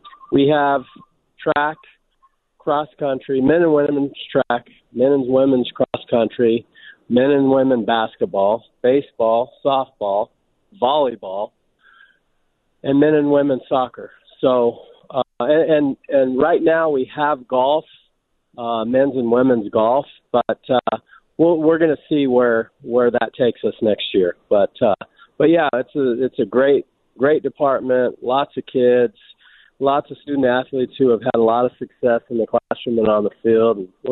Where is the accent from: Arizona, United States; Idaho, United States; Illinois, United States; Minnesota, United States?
Arizona, United States; Tucson; Grew up here, born and raised in Tucson, and went to school here, went to high school here